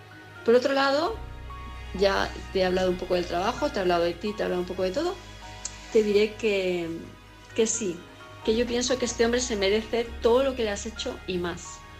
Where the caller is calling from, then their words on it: Palma, Balearic Islands, Spain; de Palma de Mallorca